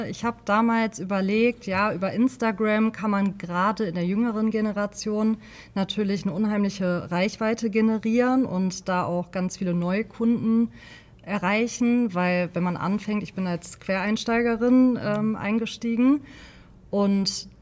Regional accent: Wuppertal, North Rhine-Westphalia, Germany; diese lokale Nähe zu meiner Heimatstadt Wuppertal, möchte ich auch irgendwie zeigen

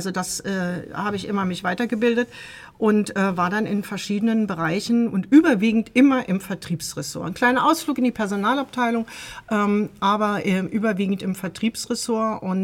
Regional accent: Berlin, Germany; also born or lived in Buenos Aires; Ich war 4 Jahre in Argentinien am Goethe-Institut in Buenos Aires tätig und kam dann praktisch genauso mit der Wende zurück nach Berlin. Ich bin ja Berlinerin

